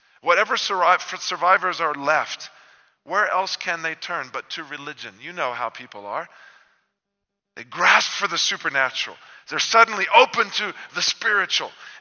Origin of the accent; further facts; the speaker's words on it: Bible Belt, United States; including where I grew up in the Bible Belt in the States